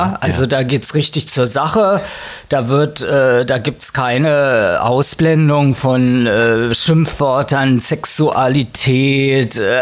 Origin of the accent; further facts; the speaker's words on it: Berlin, Germany; ich bin in Charlottenburg aufgewachsen. Aha. Und hab's eigentlich nur bis nach Kladow geschafft.